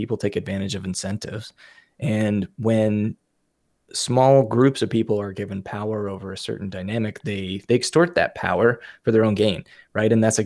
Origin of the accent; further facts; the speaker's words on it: United States; And I talk about America because it's what I know, right? Because I'm American.